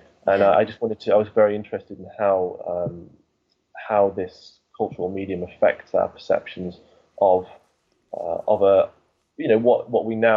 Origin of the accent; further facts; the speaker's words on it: West Midlands, United Kingdom; There was a UFO incident that occurred in my village growing up in Staffordshire, yeah.